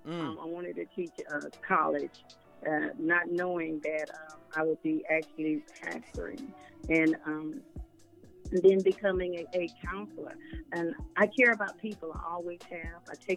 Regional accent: Houston, Texas, United States; now in Atlanta, United States; I'm originally from Houston, Texas.

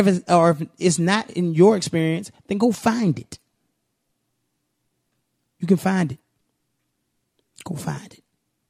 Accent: Richmond, Virginia, United States; I can tell you my experience being a black man growing up in Richmond, Virginia, but still being in Virginia.

